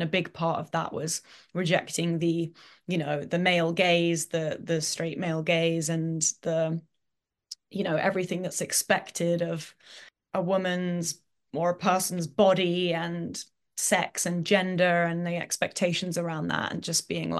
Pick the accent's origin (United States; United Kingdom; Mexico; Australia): United Kingdom; deep down, I'm still British.